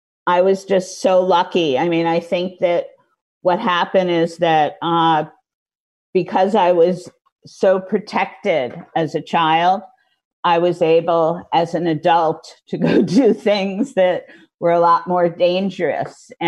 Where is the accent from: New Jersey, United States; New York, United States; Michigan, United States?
New York, United States; Scarsdale; I grew up in Scarsdale, New York.